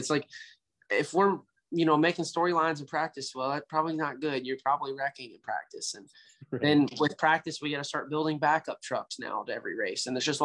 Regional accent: Kentucky, United States; Look, I might be 24 years old, but I'm from Kentucky and we are great with technology.

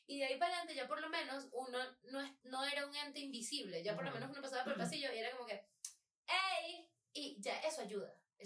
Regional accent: Falcón, Venezuela; no, que yo soy de Falcón, de Paraguaná

